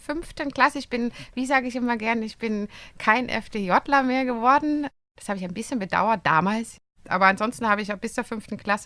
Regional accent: Ottendorf-Okrilla, Saxony, Germany; also born or lived in Radebeul; da bin ich geboren. Aufgewachsen bin ich aber in Ottendorfer Griller. Das ist ein kleiner Ort oder eher schon eine Kleinstadt in der Nähe von Dresden. Also Radebeul ist sozusagen nur mein Geburtsort.

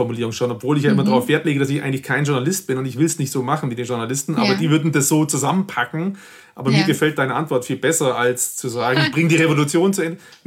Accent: Berlin, Germany; ich hatte erzählt, wir sind aus Berlin und bin zurückgefahren

